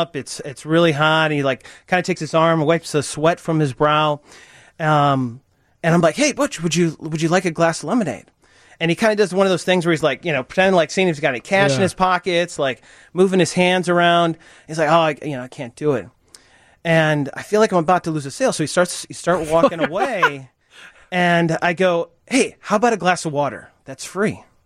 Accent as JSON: {"language": "English", "region": "Illinois", "country": "United States", "tie": "born or raised there", "said": "I grew up in the Chicago suburbs and, you know, tree-lined street, everything that you kind of think of a majestic childhood, if you will."}